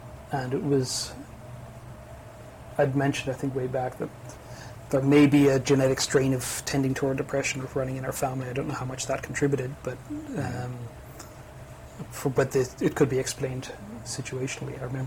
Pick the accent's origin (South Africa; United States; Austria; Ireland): Ireland; she's American, I'm Irish. I did my undergraduate degree in Dublin.